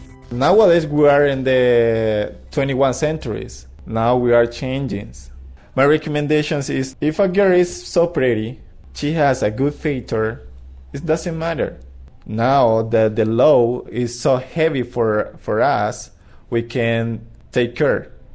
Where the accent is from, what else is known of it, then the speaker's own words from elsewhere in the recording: Tola, Rivas, Nicaragua; English is a second language; I'm from Nicaragua. I come from Rivas. I original from my town, Tola.